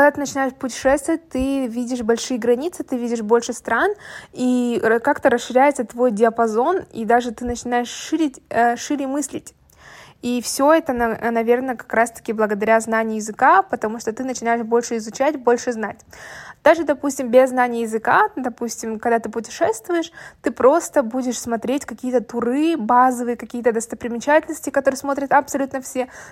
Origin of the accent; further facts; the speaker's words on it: Kazakhstan; я могла спокойно ответить на китайском, но потом говорила, что я из Казахстана